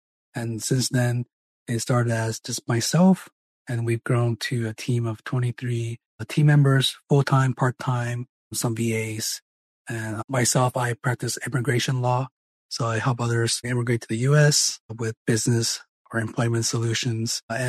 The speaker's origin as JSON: {"language": "English", "country": "Taiwan", "moved": "yes", "lives_now": "Oklahoma City, United States", "said": "I'm originally from Taiwan, and I started my own law firm here in Oklahoma City 2 years ago."}